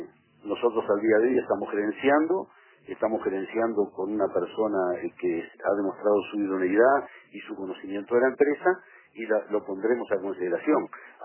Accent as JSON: {"language": "Spanish", "country": "Uruguay", "said": "como uruguayo y como representante del gobierno uruguayo"}